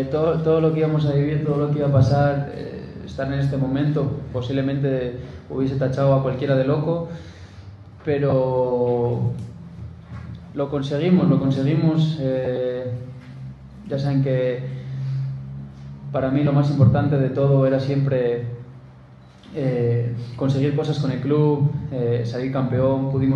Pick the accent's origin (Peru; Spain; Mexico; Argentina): Mexico; Soy mexicano. Una de las cosas, después de estos 5 años también aquí, soy español, soy mexicano.